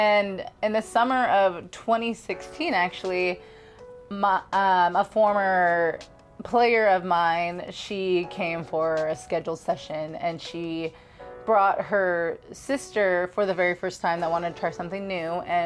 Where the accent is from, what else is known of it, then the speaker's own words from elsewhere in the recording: Los Angeles, California, United States; now in Oklahoma City, United States; So prior to my life being here in Oklahoma mm-hmm. City, I am from Los Angeles, California